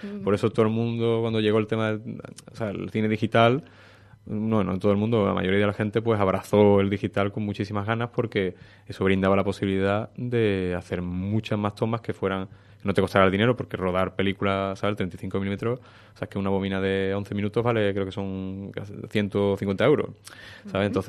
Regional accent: Morón de la Frontera, Andalusia, Spain; Yo viví, me crié en Morón de la Frontera.

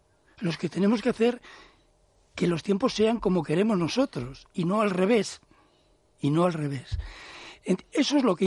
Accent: Burgos, Castile and León, Spain; yo soy de Burgos, en Burgos toda la vida se ha dicho influyente.

